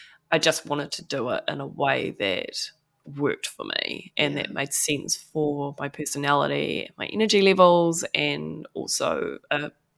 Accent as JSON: {"language": "English", "country": "New Zealand", "second_language": "English", "said": "So my parents are Dutch. So my blood is Dutch, but I'm a Kiwi and my Dutch is, we could say, conversational."}